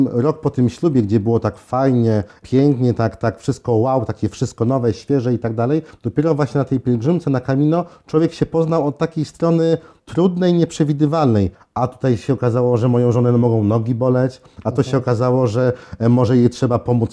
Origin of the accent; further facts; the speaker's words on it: Syców, Lower Silesian Voivodeship, Poland; Na szczęście jestem z Sycowa